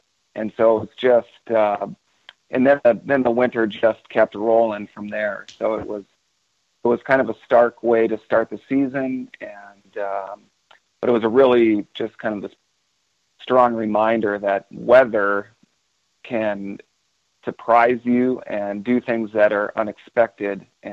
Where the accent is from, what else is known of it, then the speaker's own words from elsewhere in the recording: Minnesota, United States; And I grew up in Minnesota, hunting and fishing and skiing, and made my way west.